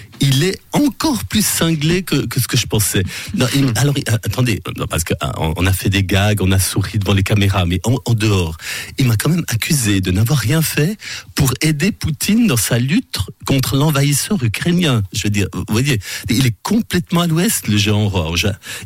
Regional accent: Valais, Switzerland; moi, je suis valaisan, on est en Valais. Canton catholique

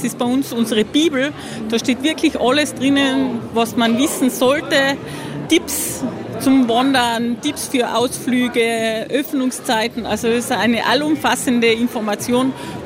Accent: Tyrol, Austria; Also wenn ich von Heiligenblut Richtung meiner Heimat Osttirol unterwegs bin

